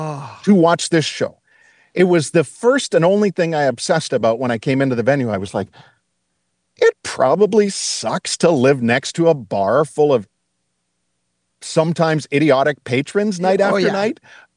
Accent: Buffalo, New York, United States; But they were fascinated to know I was from Buffalo, which was pretty great.

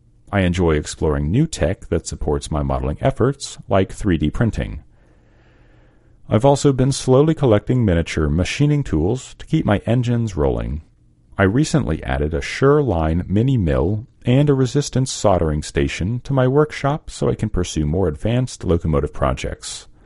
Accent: Butler, Pennsylvania, United States; I knew I wanted to include Butler, Pennsylvania, my hometown

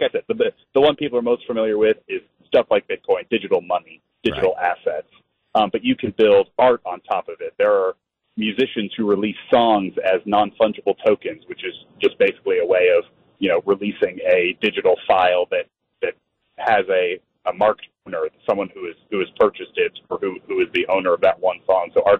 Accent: California, United States; I'm actually from the Bay Area originally.

